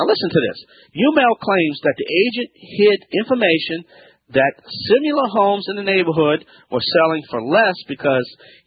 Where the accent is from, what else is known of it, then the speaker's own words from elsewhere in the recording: Louisiana, United States; from the Bayou Land. … … America's self-proclaimed home expert.